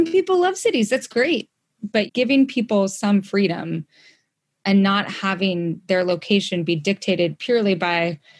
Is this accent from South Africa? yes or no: no; Idaho, United States; also born or lived in Brooklyn; grew up in Idaho. Like, the landscape of Idaho and Montana and the Mountain West is my landscape.